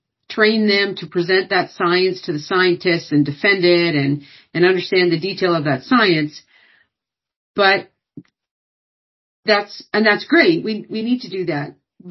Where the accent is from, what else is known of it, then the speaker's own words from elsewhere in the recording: Western Canada, Canada; So I'm originally from Canada, grew up in Western Canada on a mixed poultry, cattle and row crop.